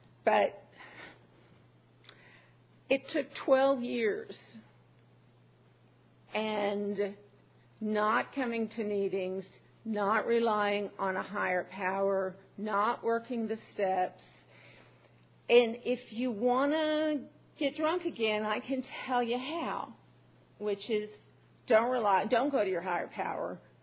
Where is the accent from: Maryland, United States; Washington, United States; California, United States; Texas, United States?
Texas, United States; Austin; And I'm from Austin, and I go to the Northland.